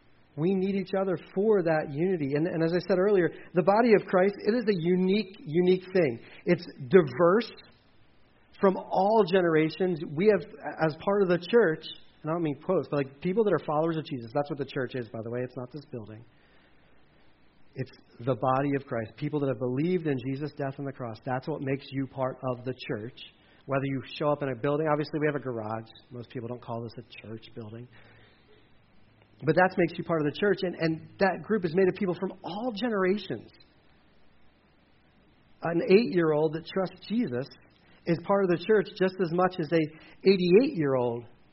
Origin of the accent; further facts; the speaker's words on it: Delaware, United States; Anyway, I grew up in Delaware, by the way.